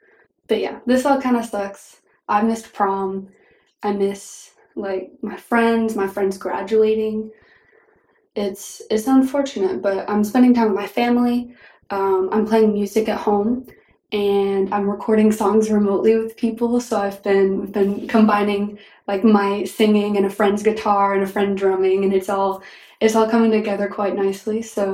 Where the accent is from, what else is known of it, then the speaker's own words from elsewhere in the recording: Arkansas, United States; I am 16, and I am from Northwest Arkansas.